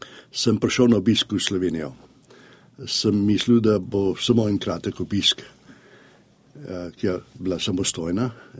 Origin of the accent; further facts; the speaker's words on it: Domžale, Central Slovenia, Slovenia; born there; moved away; also born or lived in New York; Rojen sem v Domžalah. Leta 1949 smo prišli v New York preko taborišč na Koroškem in na Štajerskem od 45. do 49. leta. Preselil sem se iz New Yorka na zapad